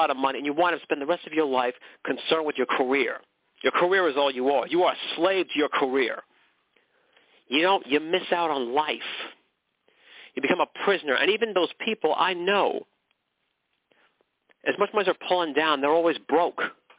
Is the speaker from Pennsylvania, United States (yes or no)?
no; McKinleyville, California, United States; I was born and raised in McKinleyville. McKinleyville.